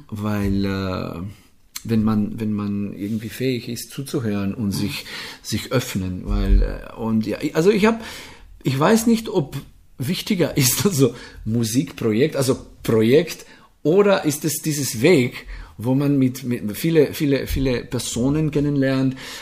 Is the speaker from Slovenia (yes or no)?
yes; Radlje ob Dravi, Carinthia, Slovenia; also born or lived in Paris, France; ich komme aus Radlje. Dann habe ich meine Mittelmusikschule in Maribor gemacht und dann mit 18 Jahren nach Graz gegangen. Habe ich in Graz studiert, habe ich, ja, sozusagen fast 10 Jahre war ich tätig in Graz.